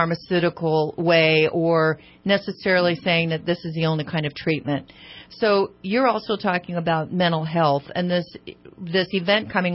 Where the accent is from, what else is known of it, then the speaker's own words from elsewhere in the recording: United States; being an American at that point